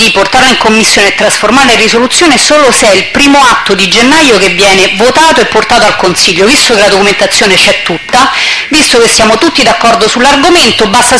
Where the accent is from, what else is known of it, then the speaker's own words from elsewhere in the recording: Morena, Lazio, Italy; proprio perché sono di Morena, proprio perché conosco la situazione